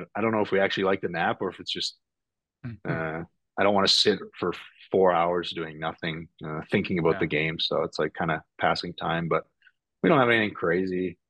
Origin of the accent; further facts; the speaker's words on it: Winnipeg, Manitoba, Canada; where I grew up in the prairies, I grew up in Winnipeg